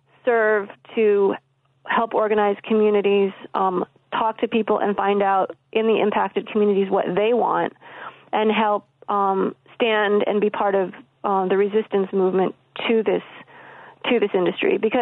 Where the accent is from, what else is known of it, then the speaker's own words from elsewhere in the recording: Illinois, United States; I felt so bad for my home state of Illinois that I felt I needed to come and bear witness to that.